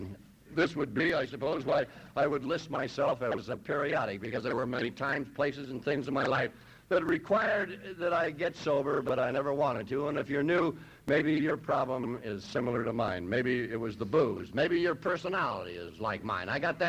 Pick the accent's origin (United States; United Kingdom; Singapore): United States; Los Angeles, California; the fact I'm born and raised in L.A., and anybody born and raised in East L.A., he's got to be hacked up one way or another